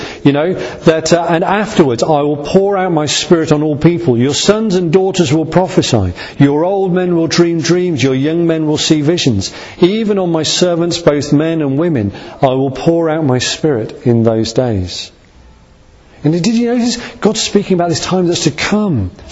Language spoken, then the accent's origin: English; United Kingdom; So we're British. We're sort of more, we're more reserved than that.